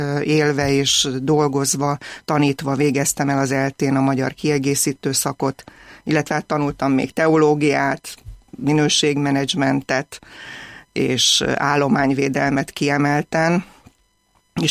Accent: Dunasziget, Győr-Moson-Sopron, Hungary; 1967. március 21-én születtem Moson-Magyaróváron, ez Szent Benedek napja.

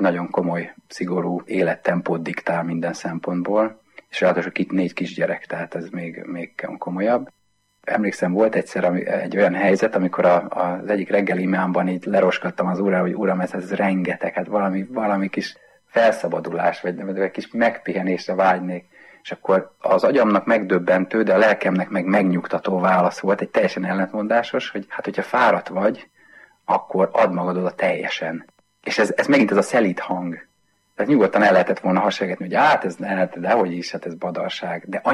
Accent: Tahitótfalu, Pest, Hungary; én az erdő szélen nőttem föl Tahiban, a Pilisben.

